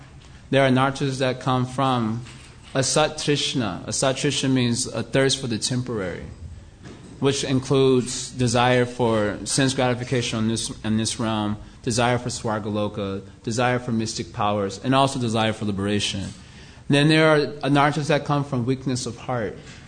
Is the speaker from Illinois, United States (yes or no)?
yes; Chicago, Illinois, United States; Many times in Chicago, I'm from Chicago.